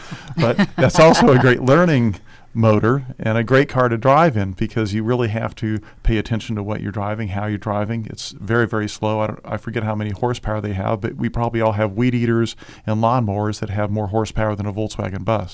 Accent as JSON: {"language": "English", "region": "California", "country": "United States", "tie": "born or raised there", "said": "Growing up in the Bay Area, San Francisco Bay Area in the 60s and 70s, that was the pretty much car de rigueur."}